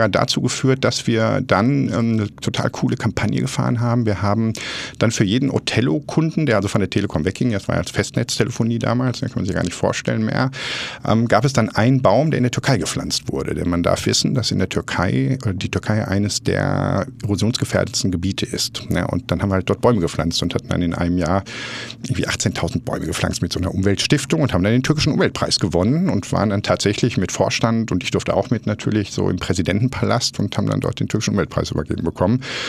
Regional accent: Essen, North Rhine-Westphalia, Germany; Ich bin dann hier in Deutschland geboren, mit zahlreichen Geschwistern aufgewachsen im Ruhrgebiet, komme gebürtig aus Essen.

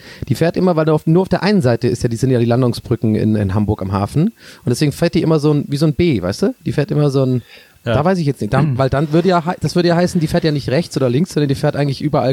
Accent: Ireland; German is a second language; Ich bin Ire.

